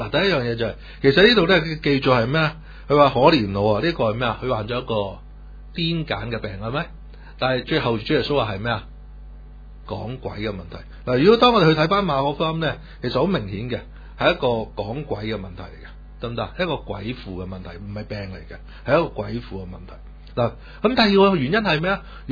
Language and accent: Cantonese; China; 就係我哋中國人最講嘛，唔靚嘛